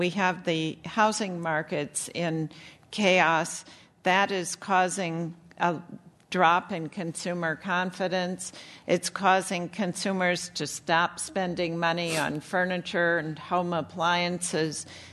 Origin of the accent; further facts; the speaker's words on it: Washington, United States; born there; I was born in Washington.